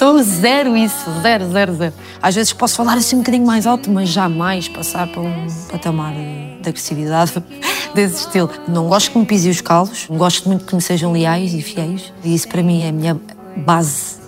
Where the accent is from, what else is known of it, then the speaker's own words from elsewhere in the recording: Lisbon, Portugal; Eu sou de Chelas, tu também és e nós vamos conseguir.